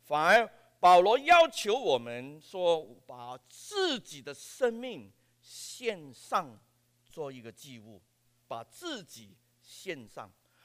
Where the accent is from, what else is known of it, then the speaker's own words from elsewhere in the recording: Hong Kong; Chinese is a second language; 我们香港人学讲国语有的时候讲得不准